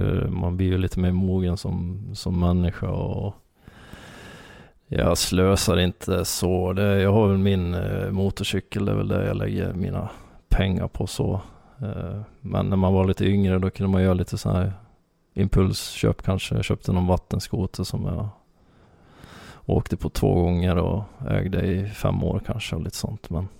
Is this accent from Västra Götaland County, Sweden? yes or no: no; Ludvika, Dalarna County, Sweden; jag kommer ju från Ludvika och började min hockey där